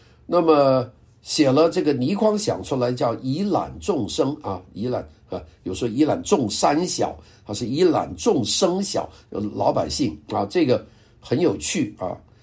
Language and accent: Chinese; Guangdong, China; 我们广东人叫合塞火车啊